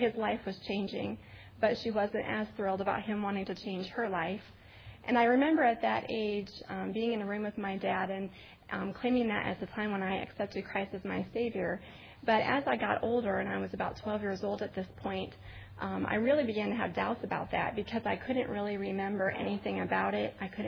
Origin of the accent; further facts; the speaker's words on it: Milwaukee, Wisconsin, United States; born there; I was born in Milwaukee, Wisconsin, and I was born into a Catholic family, but it was really by name only and not by practice in any way.